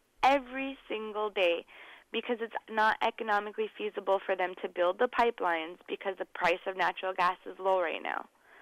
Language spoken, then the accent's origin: English; Fort Berthold, North Dakota, United States; I'm from Fort Berthold, which is where the Amandan, Hidatsa, and Arikara nations have been placed by the U.S. government.